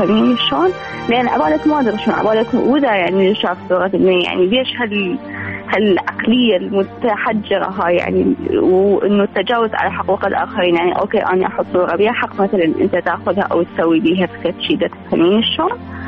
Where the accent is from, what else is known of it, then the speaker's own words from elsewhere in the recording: Baghdad, Baghdad Governorate, Iraq; السلام عليكم رويدة، … من بغداد، عمري 22 سنة.